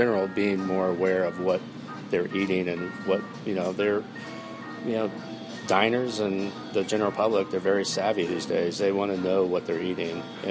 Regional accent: Indiana, United States; I'm from Indiana, born and raised northern Indiana, and I came down to Indianapolis where I had some friends and family members

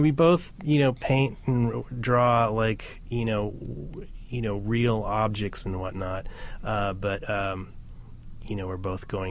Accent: Indianapolis, Indiana, United States; I did a lot of swimming growing up in Indianapolis

